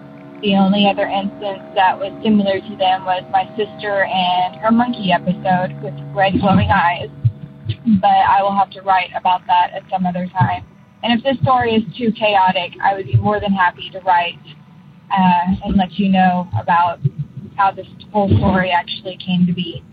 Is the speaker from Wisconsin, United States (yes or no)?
no; Arkansas, United States; I'm from Maine, but originally from Arkansas.